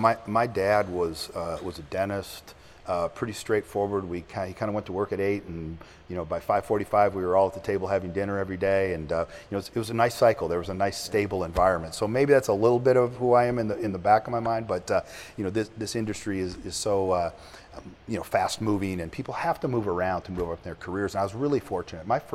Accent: Michigan, United States; a terrific opportunity to go back to my home state, my wife's home state at Central Michigan, and be part of that program and become the athletic director and be back where my mom and dad were.

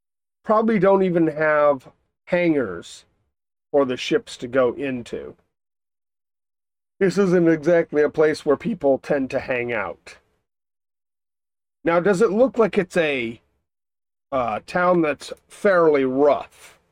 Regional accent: United States; I don't do metric, okay? I'm an American, all right? We don't do no metric around here.

